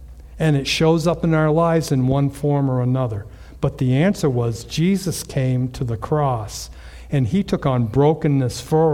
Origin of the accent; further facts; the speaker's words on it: United States; the driver says to me, "You're American." I guess he could tell from my accent, right? And so I said, "Yes."